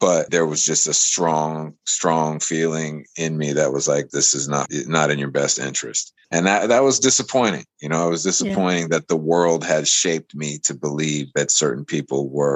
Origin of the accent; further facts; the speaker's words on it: United States; because, you know, I come from America and we deal with discrimination